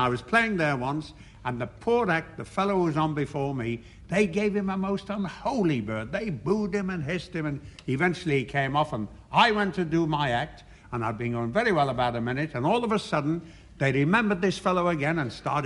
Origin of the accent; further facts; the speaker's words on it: North West England, United Kingdom; I come from Lancashire, and in Lancashire there's a lot of bottoms.